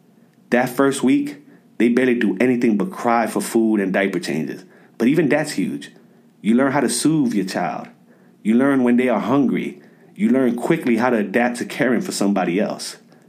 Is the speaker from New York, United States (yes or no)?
yes; New York City, New York, United States; I was from the South Bronx. I knew more about fatherless homes than paternity leave.